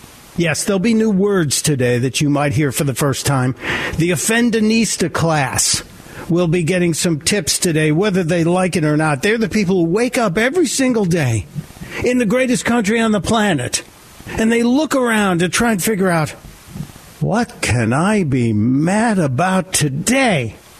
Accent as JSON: {"language": "English", "town": "Chicago", "region": "Illinois", "country": "United States", "tie": "born or raised there", "said": "because I'm a Chicagoan by birth. I grew up in Chicago and was raised on the south side."}